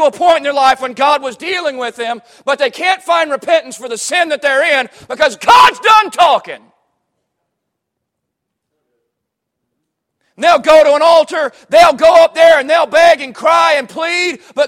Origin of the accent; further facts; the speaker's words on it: Florida, United States; I grew up in Florida, and we don't have ice there.